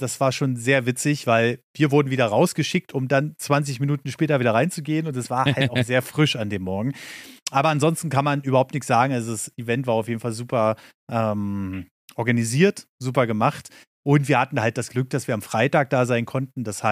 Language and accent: German; Berlin, Germany; es war halt in meiner Heimatstadt in Berlin.